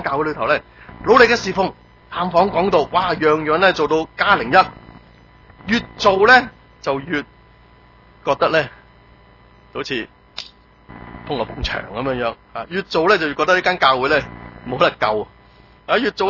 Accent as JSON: {"language": "Cantonese", "country": "China", "said": "就好像我们中国人有少少的同一个观念"}